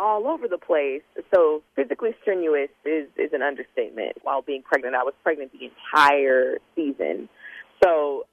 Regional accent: Alabama, United States; So returning home-ish, you know, because I'm from Alabama, obviously, is lovely.

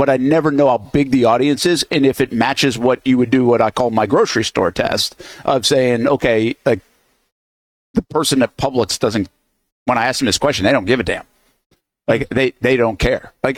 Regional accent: New England, United States; I mean, I grew up in New England, man.

